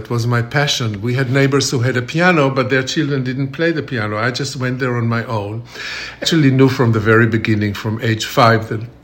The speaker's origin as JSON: {"language": "English", "country": "Israel", "tie": "born or raised there", "lives_now": "St. Petersburg, United States", "said": "St. Petersburg is very much like the town I grew up in Israel"}